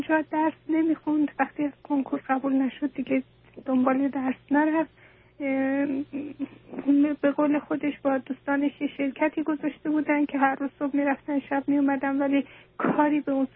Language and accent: Persian; Iran; moved away; من یه چند ماهیه که از ایران اومدیم، شوهرم و من و پسرم.